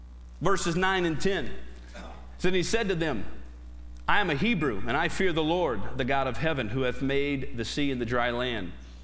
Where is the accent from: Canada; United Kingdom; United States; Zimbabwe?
United States; Michigan; We come from Michigan, the land that brings you Jack Kevorkian.